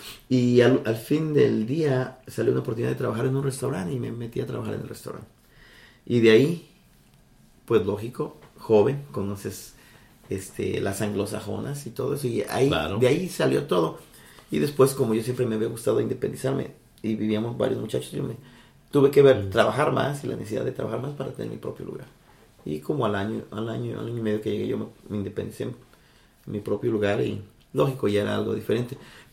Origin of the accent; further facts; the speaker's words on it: Mexico City, Mexico; moved away as an adult; muchos dicen que somos chilangos, pero en realidad los chilangos son las personas que vienen de otro estado a vivir en la Ciudad de México. Nosotros somos capitalinos